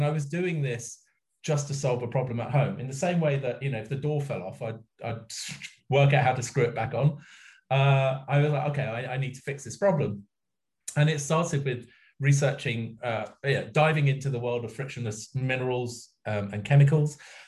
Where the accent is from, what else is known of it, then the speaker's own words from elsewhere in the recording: London, United Kingdom; I grew up in London.